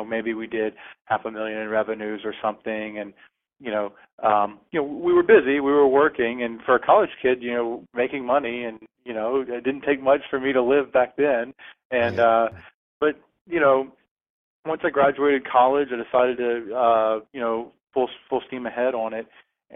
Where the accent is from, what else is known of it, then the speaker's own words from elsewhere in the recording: Lafayette, Louisiana, United States; now in Dallas, United States; So I'm from Lafayette, Louisiana, and that's where I was born and raised.